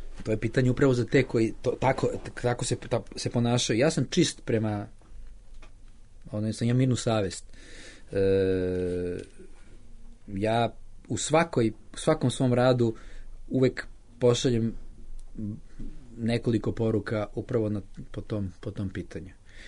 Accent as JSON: {"language": "Serbian", "country": "Serbia", "said": "ja dolazim iz Srbije."}